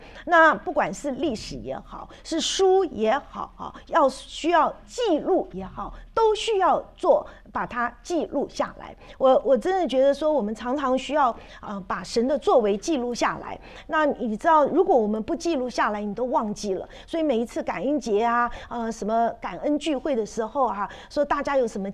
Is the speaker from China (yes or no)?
yes; China; 我们中国人